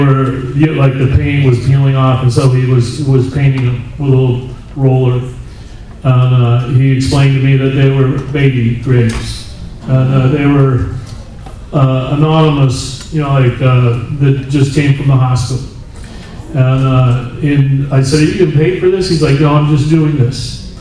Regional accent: California, United States; I have 32 years clean. And I'm from Northern California.

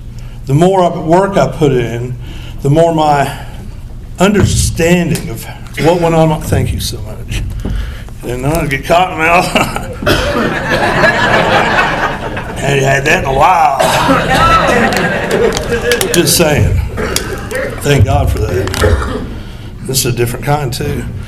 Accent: Greenville, Tennessee, United States; And, you know, growing up in East Tennessee, Greenville, Tennessee, I felt out of place at a very early age

